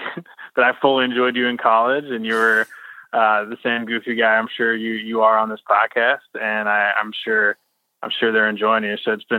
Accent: Canada; I love Canada. Yeah. I've always loved Canada. I'm French Canadian

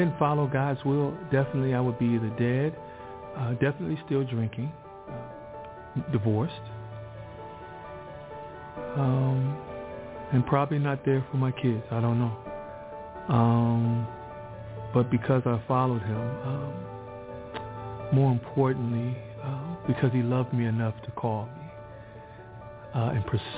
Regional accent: Detroit, Michigan, United States; Growing up in Detroit as a young boy, I faced many challenges because at 6 years old, my mother and father, they divorced.

